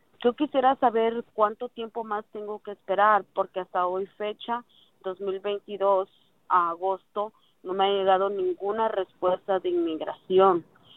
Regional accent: Guatemala; moved away; Para ese entonces yo tenía 15 años de estar en el país. Yo soy del país de Guatemala

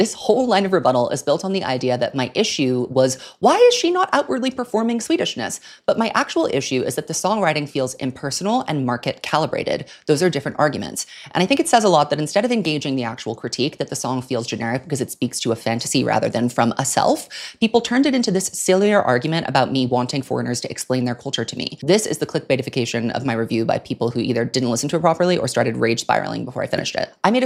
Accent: Singapore; I was born and raised here in Singapore, a very small but extremely multicultural city-state where multiple languages, religions, and communities live side by side as your everyday background.

